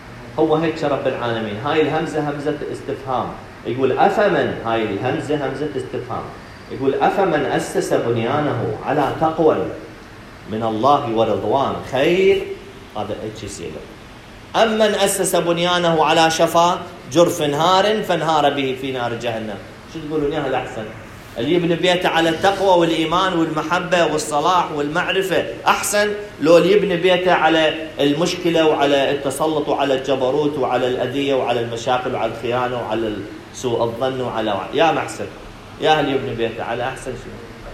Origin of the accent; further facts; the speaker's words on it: Iraq; وهاي من النعم عندنا بالعراق